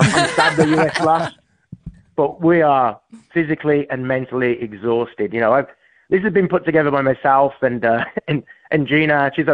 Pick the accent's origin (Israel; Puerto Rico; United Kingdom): United Kingdom; Birmingham, West Midlands; moved away as an adult; now in United States; But yeah, I grew up in England. I was there for 20 years and then moved to Wisconsin now 30 years ago.